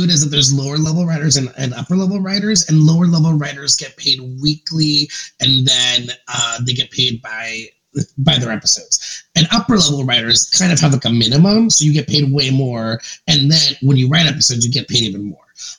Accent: San Jose, California, United States; I grew up in San Jose. My first boyfriend is Filipino. My best friend was Hawaiian.

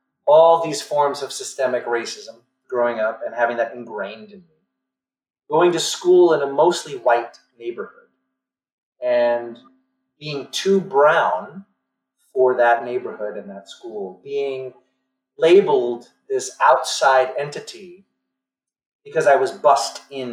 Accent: Brooklyn, New York, United States; I grew up in the Linden Projects of East New York, Brooklyn. Violent neighborhood. One of the highest crime rate in the 80s and in New York City.

